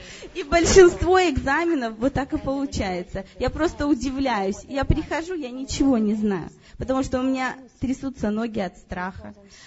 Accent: Kalmykia, Russia; я из Калмыкии сама

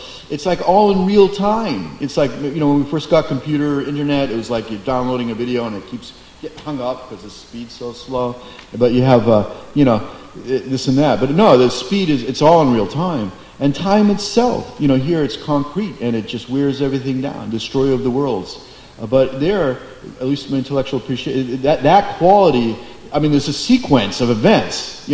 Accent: United States; I'm an American kid in the 60s.

